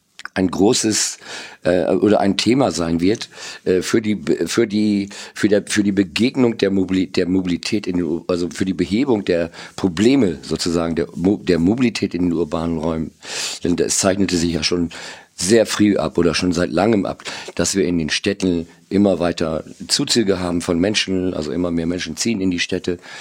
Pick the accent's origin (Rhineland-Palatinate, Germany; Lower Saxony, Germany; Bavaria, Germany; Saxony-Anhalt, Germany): Lower Saxony, Germany; Cloppenburg; born there; der ist am 7.4.61 geboren in Kloppenburg